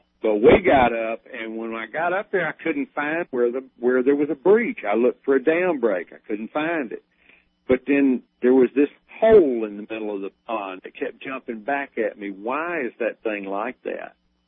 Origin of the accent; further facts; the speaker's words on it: Alabama, United States; I'm from Alabama and I gotta hang my head in shame and just say we were not ready.